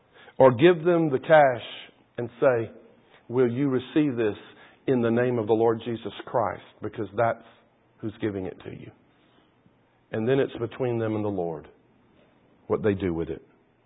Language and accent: English; the South, United States; You know, I grew up in the South.